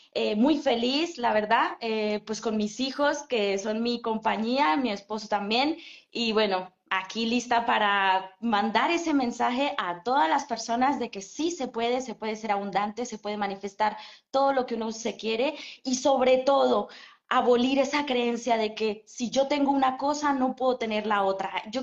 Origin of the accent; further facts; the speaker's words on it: Colombia; born there; moved away; also born or lived in Italy; Yo nací en Colombia y me vine a vivir a Italia hace 12, 13 años, me vine para Europa. Estuve viviendo 10 años en Italia